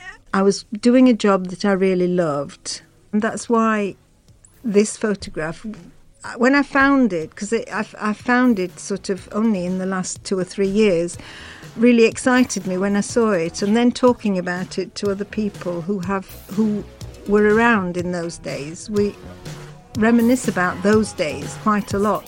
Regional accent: Turkey; moved away as an adult; also born or lived in Sunderland; now in England; I came to England in 1980. I was born in Sunderland but brought up in Turkey because my dad's Turkish and my mum's English.

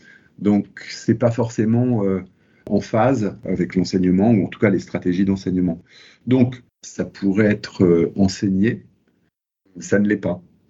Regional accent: northern France, France; now in Paris, France; je venais du nord de la France, j'ai fait les Beaux-Arts de Tourcoing

